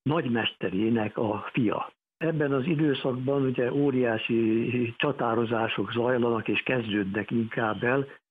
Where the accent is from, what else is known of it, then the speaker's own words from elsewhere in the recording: Hungary; az ottani hallgatók az első időben engem, mint magyar